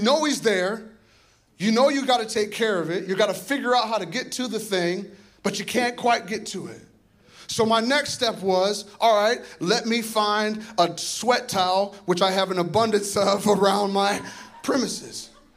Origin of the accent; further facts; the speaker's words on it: Iowa, United States; So I'm born and raised in Iowa. In Iowa, there's a lot of corn.